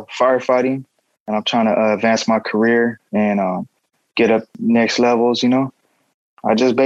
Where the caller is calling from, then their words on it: San Bernardino, California, United States; I'm calling from San Bernardino, California, and I am a firefighter.